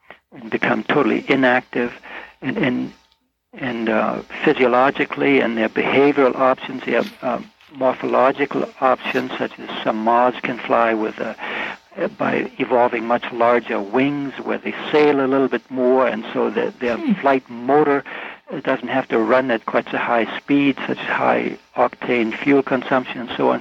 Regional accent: Maine, United States; Well, growing up in Maine is, you know, to be close to nature all the time.

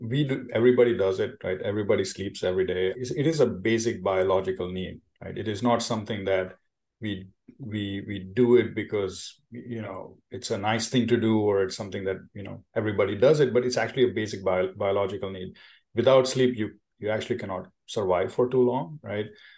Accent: India; I grew up in India, and naps were sort of a part of our culture in a way.

